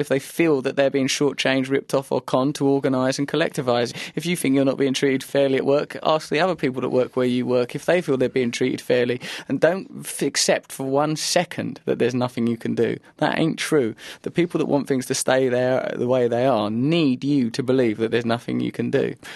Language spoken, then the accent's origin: English; England, United Kingdom; born there; I am English. I am born in England.